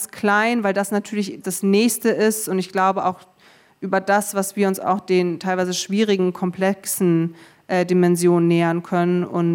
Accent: Germany; first language German; meine Muttersprache ist Deutsch, das ist meine Vatersprache. Ich bin in Deutschland groß geworden, sozialisiert worden

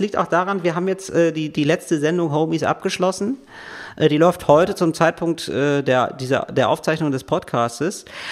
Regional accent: Germany; weil ich als Deutscher natürlich meine Vorurteile kenne

